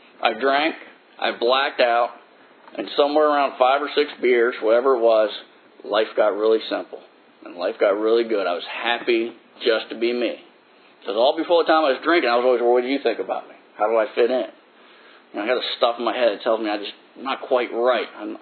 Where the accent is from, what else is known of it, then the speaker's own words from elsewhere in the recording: New Jersey, United States; And, you know, I grew up in Jersey. And in Jersey, you go to the Brooklyn Bridge, you see the drunks.